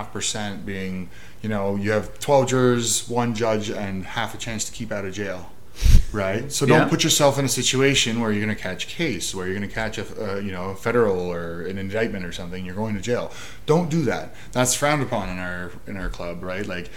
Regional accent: Canada; It's not like, us being Canadian.

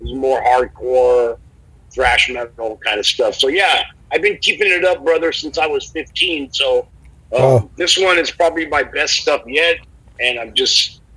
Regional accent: Santa Monica, California, United States; born and raised in Santa Monica and Venice area. We've been friends for 30 years.

